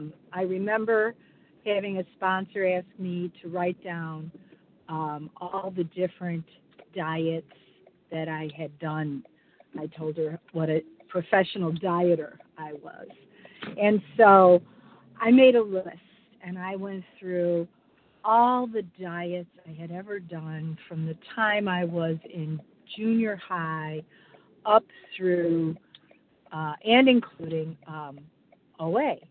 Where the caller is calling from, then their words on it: Chicago, Illinois, United States; I'm calling from Chicago.